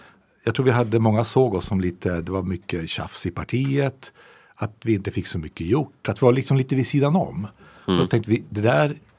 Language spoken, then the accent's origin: Swedish; Umeå, Västerbotten County, Sweden; Jag är från Umeå.